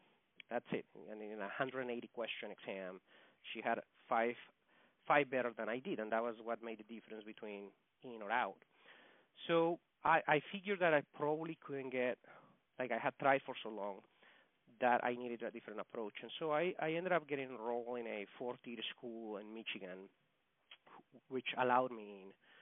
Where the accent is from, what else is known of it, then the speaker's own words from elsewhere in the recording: Colombia; English is a second language; moved away as an adult; now in United States; So I came to the States in 2000, and so what happens is I didn't speak English, and I couldn't. I had just graduated high school, and so I'm from Colombia